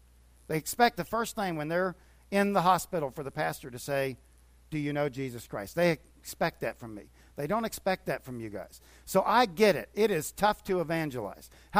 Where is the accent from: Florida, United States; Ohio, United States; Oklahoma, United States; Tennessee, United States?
Florida, United States; I grew up in Kennedy Space Center, actually, and space has always fascinated me.